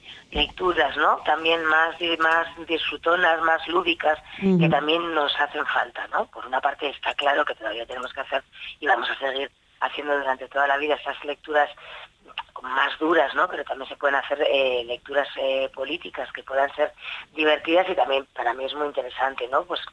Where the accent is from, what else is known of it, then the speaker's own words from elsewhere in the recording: Navarre, Spain; se presentará en abril en Lizar, que es mi pueblo